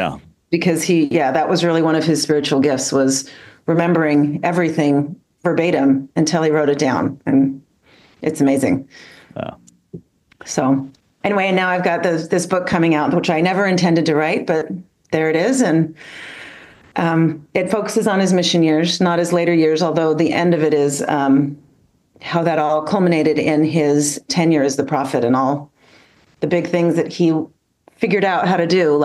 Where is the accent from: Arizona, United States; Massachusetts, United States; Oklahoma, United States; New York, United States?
Massachusetts, United States; Boston; now in Fort Worth, United States; Yeah, but I'm from Boston, so, and you can't quite get the New England out of me.